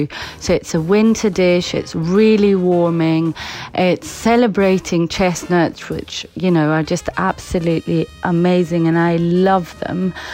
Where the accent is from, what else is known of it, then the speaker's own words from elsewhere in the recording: Crete, Greece; English is a second language; now in London, United Kingdom; I am from Crete, half Cretan and half Scottish actually. I am a chef and I work here in London and have been doing so for many years.